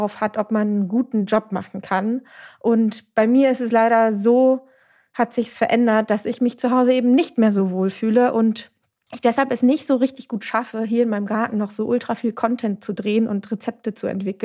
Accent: Lübeck, Schleswig-Holstein, Germany; born there; fahre nach Lübeck in meine Geburtsstadt

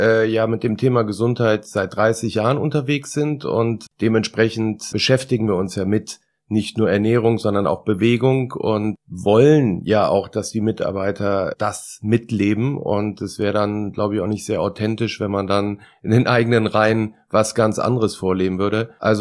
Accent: Langenfeld, North Rhine-Westphalia, Germany; Also ich bin hier in Langenfeld auch mit Tennis groß geworden.

